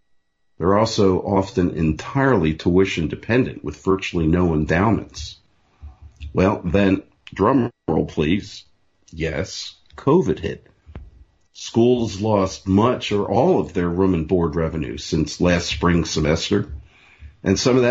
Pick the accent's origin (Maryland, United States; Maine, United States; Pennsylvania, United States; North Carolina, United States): Pennsylvania, United States; here in my home state, the Pennsylvania State System of Higher Education is considering two consolidation plans for six of its 14 public universities.